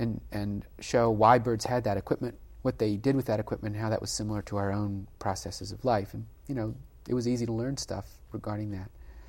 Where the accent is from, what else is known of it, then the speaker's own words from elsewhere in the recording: North Carolina, United States; also born or lived in Washington, D.C.; When I was six, I moved from Washington, D.C. to North Carolina, and it was really different moving from Washington, D.C. to North Carolina. And then I moved around a lot in North Carolina, from small towns to tobacco cities to beach towns and so on.